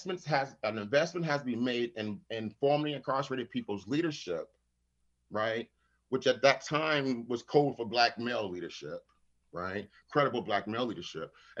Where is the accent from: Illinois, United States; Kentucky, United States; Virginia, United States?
Illinois, United States; Chicago; moved away; I'm an organizer, I'm from Chicago, I'm in Connecticut.